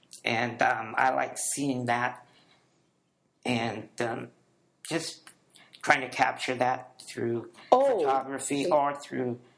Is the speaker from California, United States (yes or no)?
no; Spokane, Washington, United States; I was raised in Spokane, Washington.